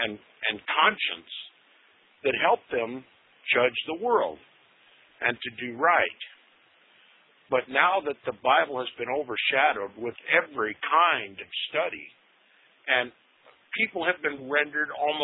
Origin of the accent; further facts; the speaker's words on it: United States; Now, I'm an American, and I understand a few things that are bigger than myself